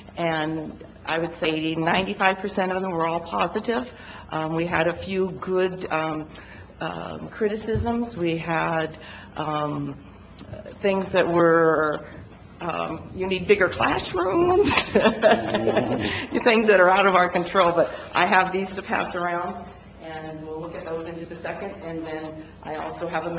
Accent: Othello, Washington, United States; "Oh, I'm from Othello."

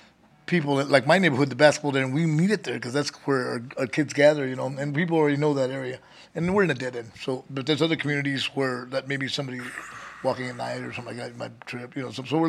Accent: San Antonio, Texas, United States; she's from my hometown, so we hit it off pretty good, San Antonio, Texas.

